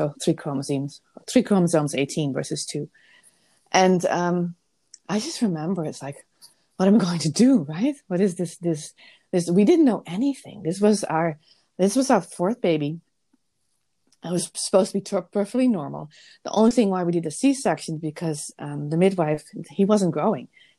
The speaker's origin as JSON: {"language": "English", "country": "Netherlands", "moved": "as an adult", "lives_now": "United States", "said": "First, I came from the Netherlands, right, as a nurse, as a brand new nurse. And I came to the United States"}